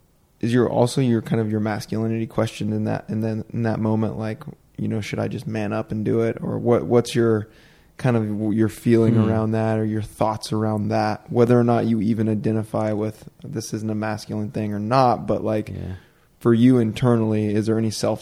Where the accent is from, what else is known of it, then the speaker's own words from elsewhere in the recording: Oregon, United States; I know. Yeah, so I'm the same way. And I grew up in Oregon.